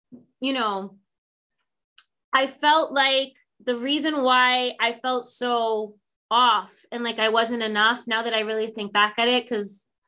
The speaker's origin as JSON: {"language": "English", "region": "New York", "country": "United States", "also_born_or_lived": "North Carolina", "lives_now": "New Jersey, United States", "said": "I left North Carolina, and then I always was curious about Jersey. So right. I ended up in Jersey. I'm from New York. So I ended up in Jersey."}